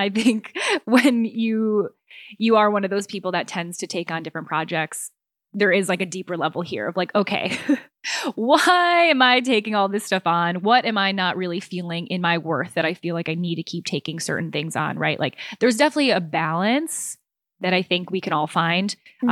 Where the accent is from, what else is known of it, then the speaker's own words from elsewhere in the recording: Chicago, Illinois, United States; I'm from Chicago. So I was born and raised on the near west side of Chicago, which kind of like also plays into this story.